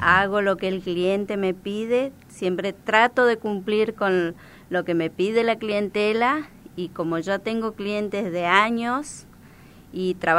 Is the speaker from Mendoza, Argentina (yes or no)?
no; Posadas, Misiones, Argentina; also born or lived in Buenos Aires; Soy de acá de Posadas.